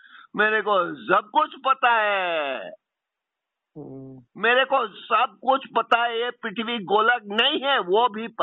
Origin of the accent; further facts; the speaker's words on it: Guwahati, Assam, India; Guwahati.